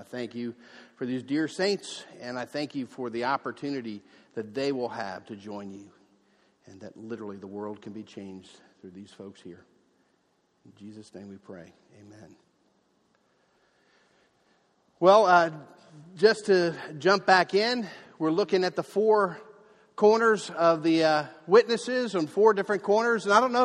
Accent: New Jersey, United States; I'm from Jersey. I'm loud.

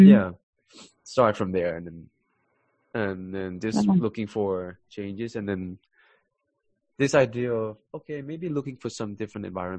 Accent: Thailand; now in United States; Growing up in Thailand, it is very different. Very different from here.

